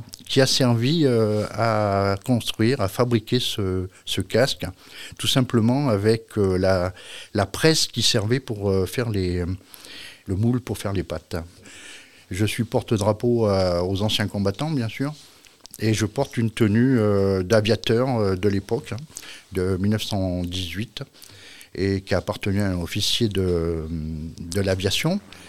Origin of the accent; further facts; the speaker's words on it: Nouvelle-Aquitaine, France; je suis venu à la retraite dans mon pays natal, la Charente.